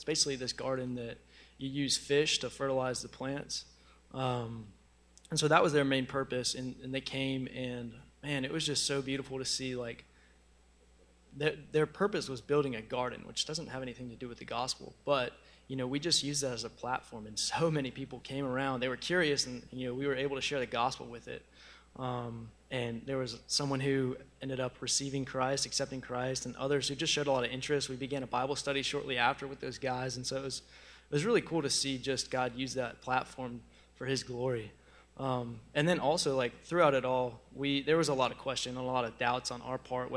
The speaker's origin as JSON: {"language": "English", "region": "the South", "country": "United States", "said": "We're like, well, we're Americans. We're from the South."}